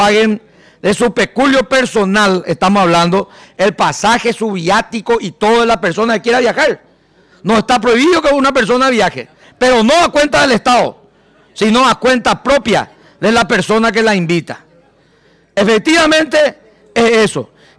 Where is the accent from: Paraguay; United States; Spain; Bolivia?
Paraguay; ¿Qué es el Paraguay? Somos un país de cuarta.